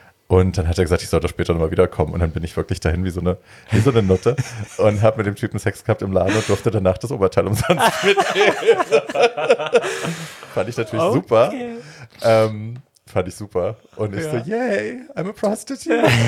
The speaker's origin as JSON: {"language": "German", "town": "Hofheim", "region": "Hesse", "country": "Germany", "said": "Ich komme aus Hofheim."}